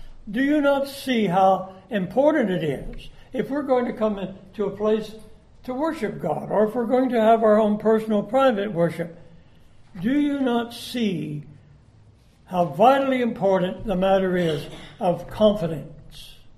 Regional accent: Dallas, Texas, United States; I was raised in East Dallas, a block down, and go left, another half block was a grocery store.

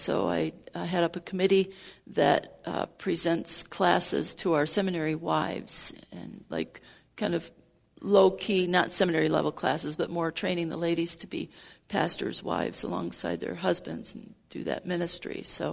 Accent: Grand Rapids, Michigan, United States; Okay, I'm from Grand Rapids, Michigan now, and that's where I grew up too. So I have the unusual privilege of being a pastor's wife who lives in my hometown, and my parents live just a few miles away.

